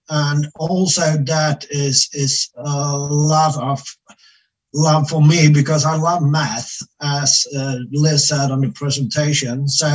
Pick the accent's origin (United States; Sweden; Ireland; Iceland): Sweden; English is a second language; I'm an old child. I'm from Sweden.